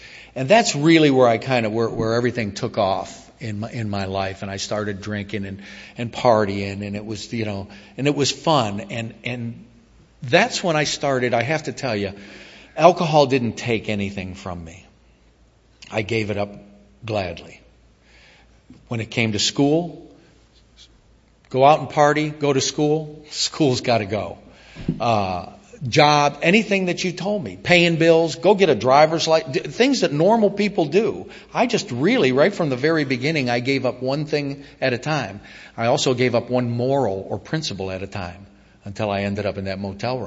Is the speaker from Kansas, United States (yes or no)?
no; Niagara Falls, New York, United States; I was brought up in Niagara Falls, New York. I had two parents. I had two younger brothers. My life was fairly normal.